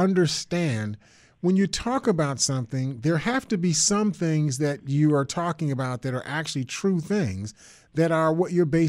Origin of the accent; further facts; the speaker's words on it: United States; I'm an American.